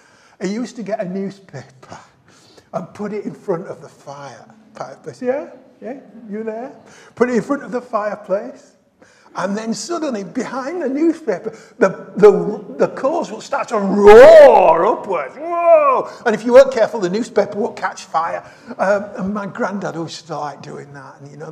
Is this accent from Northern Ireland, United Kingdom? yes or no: no; Yorkshire and the Humber, United Kingdom; you can probably tell where I come from. I come from the north. I come from Yorkshire.